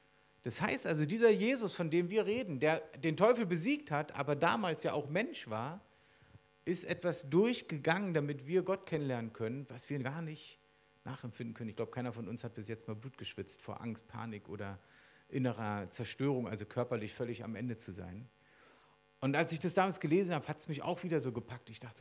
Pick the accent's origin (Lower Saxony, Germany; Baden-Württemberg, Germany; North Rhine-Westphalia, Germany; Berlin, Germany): Berlin, Germany; East Berlin; ich bin eigentlich in Ostdeutschland, in Ostberlin aufgewachsen